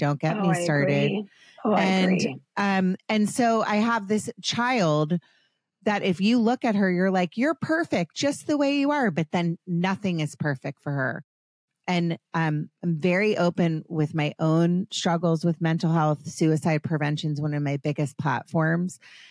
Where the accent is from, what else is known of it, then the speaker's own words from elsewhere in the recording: Potomac, Maryland, United States; my brother and I, we had lived on a court in Potomac. I grew up in Potomac, Maryland, and we would just, all of the kids in the court, we would all play like kick the can.